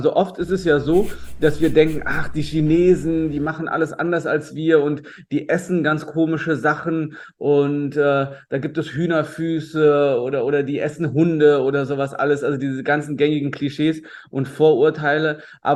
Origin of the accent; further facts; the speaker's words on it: Rhineland, Germany; Ich komme ja aus dem Rheinland